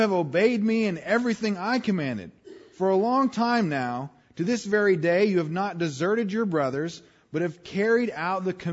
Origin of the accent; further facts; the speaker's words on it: Wyoming, United States; Remember, I'm from Wyoming.